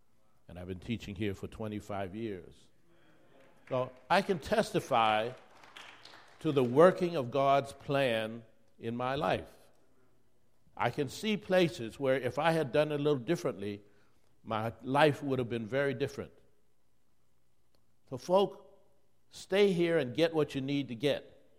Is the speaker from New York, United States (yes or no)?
yes; New York City, New York, United States; Well, I'm from New York City.